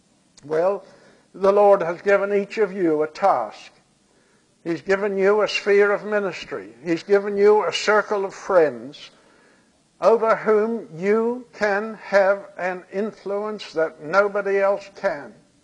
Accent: New Zealand; they were very thin on the ground in New Zealand, my home country.

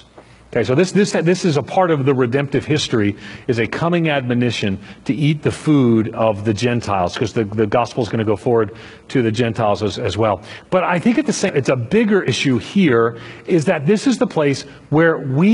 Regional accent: New York, United States; now in Hendersonville, United States; I grew up in the city. I grew up on Long Island in a very poor community and welfare. I grew up on public assistance.

